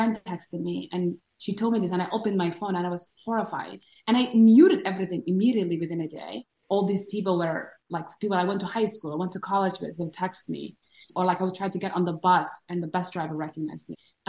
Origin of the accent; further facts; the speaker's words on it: Somaliland, Somalia; I'm from Somaliland and my housemate is from the Netherlands.